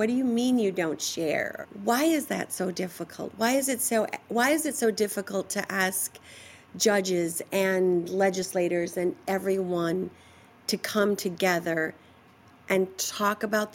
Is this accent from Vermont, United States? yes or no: no; Wauwatosa, Wisconsin, United States; I think I sat at this coffee shop in my hometown in Wauwatosa and thought, oh my gosh, this is it.